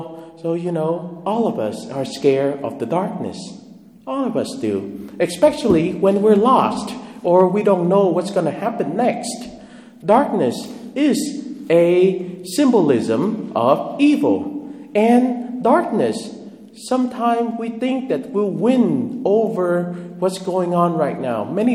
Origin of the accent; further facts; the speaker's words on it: Vietnam; moved away; When I grew up in Vietnam, there were times that my parents were working day and night that I had to learn from the young age to take care of my little young brother.